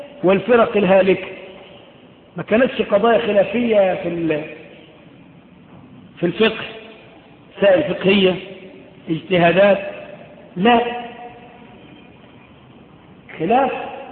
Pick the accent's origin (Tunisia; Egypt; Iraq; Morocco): Egypt; Upper Egypt; زي عندنا في الصعيد